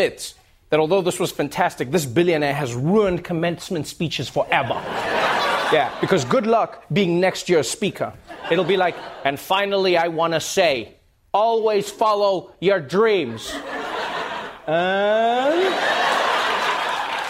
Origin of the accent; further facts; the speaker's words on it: South Africa; some news coming out of my home country, South Africa.